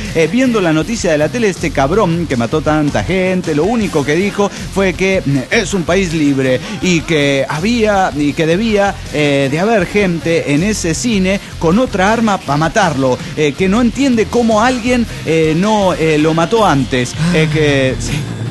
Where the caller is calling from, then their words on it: Celaya, Guanajuato, Mexico; de Celaya, México.